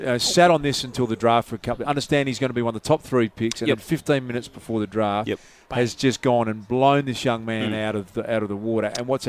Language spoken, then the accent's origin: English; Adelaide, South Australia, Australia; I grew up in Adelaide.